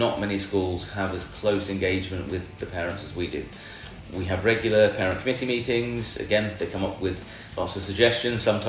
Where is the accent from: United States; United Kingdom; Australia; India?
United Kingdom; now in Thailand; We're British. Living in Thailand, he wasn't born in England, he was born here in Thailand.